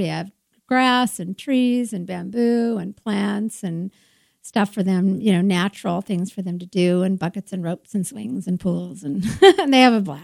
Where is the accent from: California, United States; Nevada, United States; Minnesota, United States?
Nevada, United States; Las Vegas; Yes, I'm actually from Las Vegas in the desert